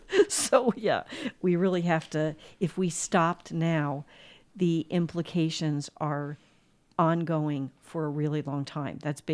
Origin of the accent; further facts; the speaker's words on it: New Jersey, United States; now in Tucson, United States; I mean, I'm from New Jersey.